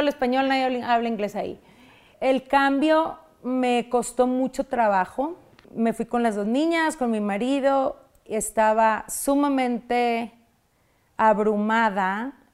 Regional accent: Monterrey, Nuevo León, Mexico; moved away as an adult; also born or lived in Reynosa; now in Dallas, United States; yo viví, bueno, nací en Reynosa, pero desde muy chica me fui a Monterrey a estudiar. Me caso en Monterrey con alguien que es de Chihuahua, no es de Monterrey. Ajá. Y me quedo a vivir ahí, a formar nuestra familia ahí.

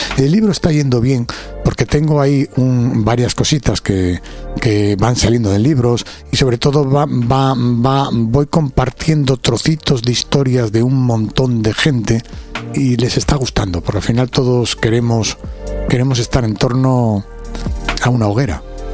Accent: Alcobendas, Community of Madrid, Spain; vengo de Alcobendas, de Madrid

